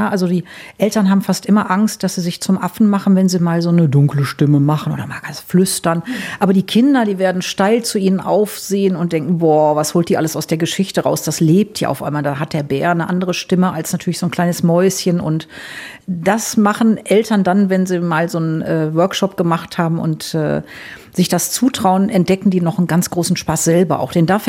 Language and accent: German; Wuppertal, North Rhine-Westphalia, Germany; ich komme ja aus Nordrhein-Westfalen, aus Wuppertal, die Stadt mit der Schwebebahn